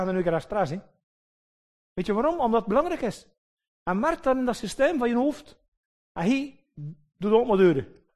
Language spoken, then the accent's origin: Dutch; Flanders, Belgium; Maar wat zeggen we soms als Vlaming?